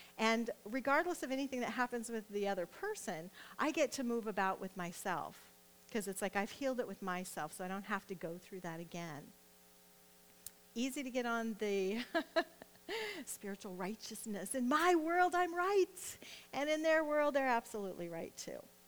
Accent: Nebraska, United States; I'm from Nebraska, so that's what we say.

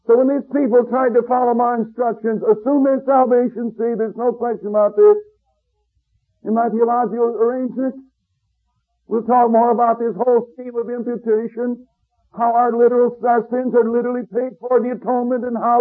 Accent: United States; And so I am an American 100% as I travel around and see what's going on around the world.

